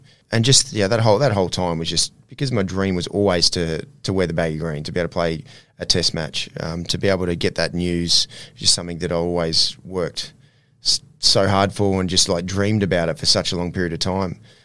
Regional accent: Ipswich, Australia; my environment that I grew up in around Ipswich, growing up in Ipswich as well, was a sporting community in a big way.

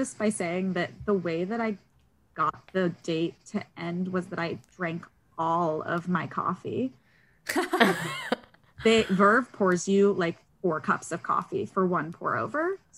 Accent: Kentucky, United States; now in Los Angeles, United States; Nobody's from like, I'm a Jew from Kentucky. I'm like a unicorn.

